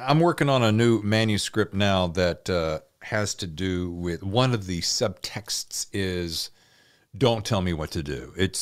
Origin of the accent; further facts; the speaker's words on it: the South, United States; that got my attention because I'm from the Dirty South.